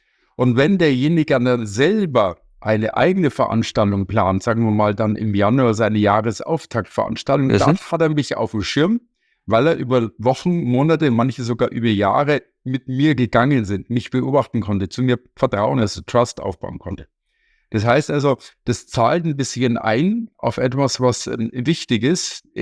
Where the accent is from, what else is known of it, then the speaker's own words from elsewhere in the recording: Munich, Bavaria, Germany; Ich komme aus München.